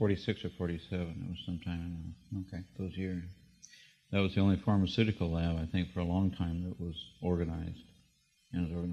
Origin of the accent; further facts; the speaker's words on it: Berkeley, California, United States; born there; Well, I was born in Berkeley, California, in March 18th, 1941, at Alta Bates Hospital, which was one of the first union hospitals.